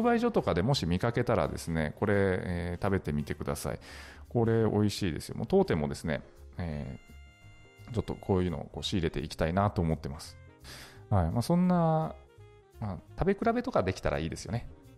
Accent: Nagasaki, Japan; 私の出身がですね、長崎県の島原半島というところなんですけど、ここではですね、さつまいもを使った郷土料理、六兵衛という料理があります。

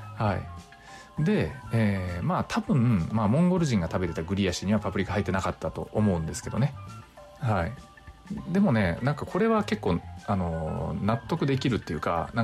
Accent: Nagasaki, Japan; 長崎県だったら、まあ、私の地元もそうですし、

